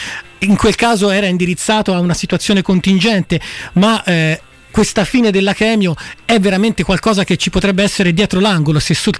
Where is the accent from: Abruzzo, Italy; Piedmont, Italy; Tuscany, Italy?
Tuscany, Italy; Grosseto; io vengo per esempio da una città molto simile quanto a presenze, perché sono originario di Grosseto, quindi immaginati una cittadina che non fa 80.000 abitanti